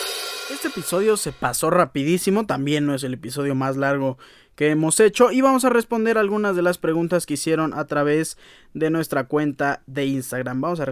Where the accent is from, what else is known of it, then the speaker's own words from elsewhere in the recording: Mexico; Soy mexicano y la verdad es que te llena de pasión y de emoción